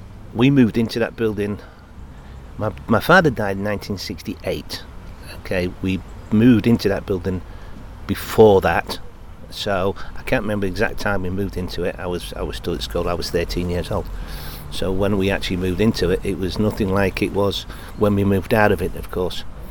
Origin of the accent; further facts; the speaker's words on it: United Kingdom; born there; To go way, way, way back, I was born in Victoria Street, where we got burnt out of the wet fish shop when I was 18 months old.